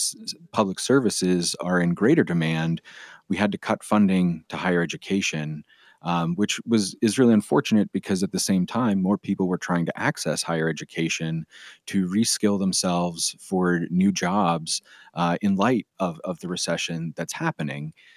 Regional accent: Pennsylvania, United States; My home state of Pennsylvania has made some recent increased investments in some of their public higher ed systems in the state.

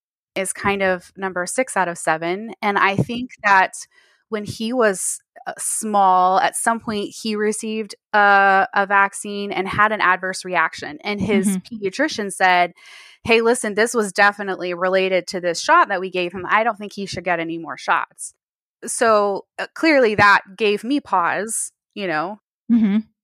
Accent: Texas, United States; I'm in Texas.

